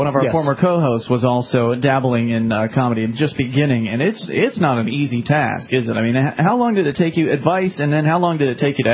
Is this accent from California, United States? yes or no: no; Florida, United States; I mean, we come from Florida, which it's pretty bad down there because the people from New York get old, and then they move down to Florida.